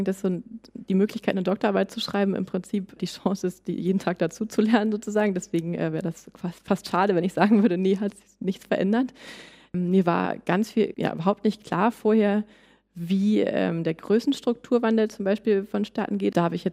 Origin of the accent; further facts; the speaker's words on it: Hamburg, Germany; ich bin am Stadtrand von Hamburg groß geworden, war aber ganz viel auch immer ja, in ländlichen Räumen unterwegs, viel in Schleswig-Holstein, in den Ferien.